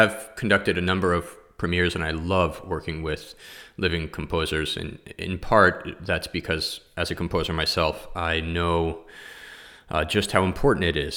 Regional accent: New York City, New York, United States; So I did grow up in a musical family. I started performing at a young age. I grew up in New York City.

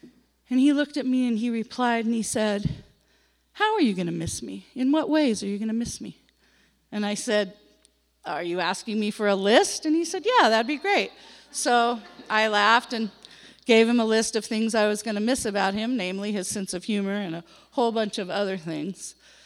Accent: California, United States; the church that I grew up in Southern California

